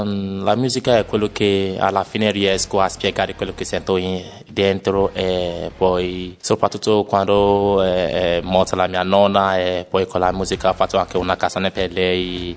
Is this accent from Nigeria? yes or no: yes; Nigeria; Italian is a second language; now in Ravenna, Italy; Sono nigeriano e sono qui in Italia da 6 anni. E ho abitato qui a Faenza per un anno e dopodiché sto abitando adesso a Ravenna.